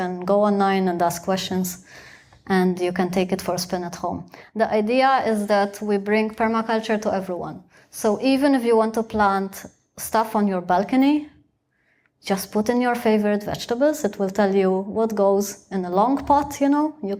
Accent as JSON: {"language": "English", "country": "Malta", "lives_now": "Germany", "said": "When I first moved over to Germany, I didn't know anything about the German climate. Like, I'm from Malta. Malta's in the Mediterranean."}